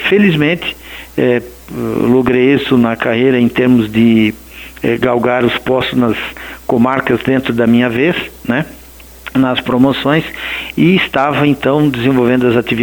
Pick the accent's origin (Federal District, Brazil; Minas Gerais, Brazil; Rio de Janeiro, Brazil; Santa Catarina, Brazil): Santa Catarina, Brazil; mas como catarinense, como tendo já desenvolvido esse trabalho em matérias similares aí, não pude recusar